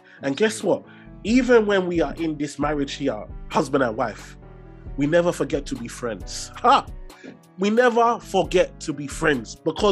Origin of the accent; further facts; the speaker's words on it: London, United Kingdom; And growing up, I grew up in Tower Hamlets, East London.